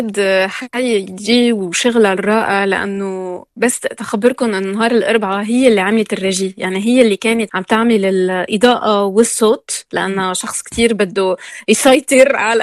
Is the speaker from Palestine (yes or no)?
no; Lebanon; نحن شخصيتنا كلبنانية كعرب هيك بنتفاعل أكتر